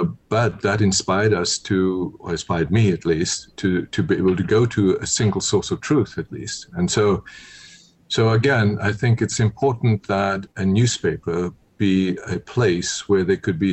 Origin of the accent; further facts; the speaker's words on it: South Africa; born there; I was born in South Africa under apartheid.